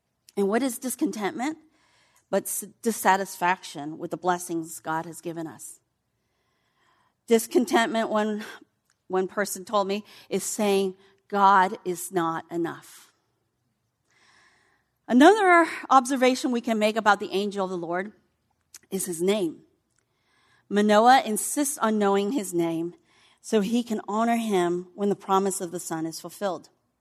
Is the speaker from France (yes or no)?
no; Vietnam; now in United States; You heard from Lauren that I'm from Vietnam. And, you know, how else can you explain how a young girl from Vietnam who had never heard of the name of Jesus Christ can stand before you now